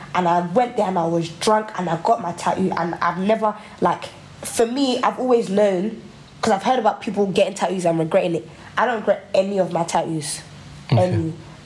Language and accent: English; United Kingdom; born there; You know, people think because I'm born in the UK that are, like, we're very, like, you know, British.